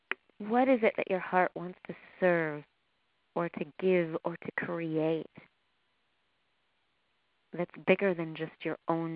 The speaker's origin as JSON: {"language": "English", "country": "Canada", "accent": "Canadian", "said": "My Canadian accent's popping out now that I'm still here in Nova Scotia"}